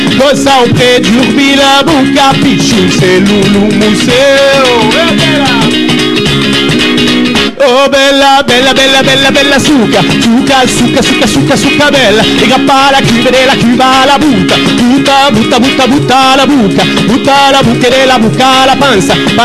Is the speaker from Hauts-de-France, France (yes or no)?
no; Nice, Provence-Alpes-Côte d'Azur, France; Et c'est un bal façon nissarde, parce que on vient de Nice, et on fait un mélange avec le style toulousain.